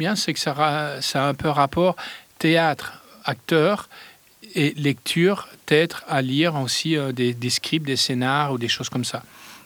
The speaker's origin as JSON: {"language": "French", "town": "Liège", "region": "Wallonia", "country": "Belgium", "tie": "born or raised there", "lives_now": "France", "said": "comme moi, j'étais d'origine liégeoise, je suis liégeois de pure souche, mais maintenant j'habite en France."}